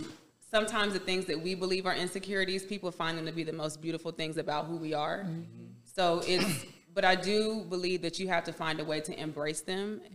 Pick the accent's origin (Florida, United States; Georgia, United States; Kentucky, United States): Florida, United States; Miami; I'm from Miami.